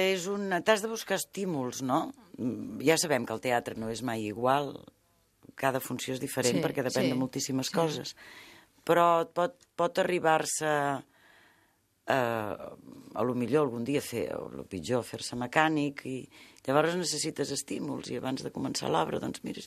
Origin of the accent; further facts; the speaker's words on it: Esparreguera, Catalonia, Spain; now in Barcelona, Spain; jo quan vaig marxar d'Esparreguera per venir a treballar a Barcelona per estudiar idiomes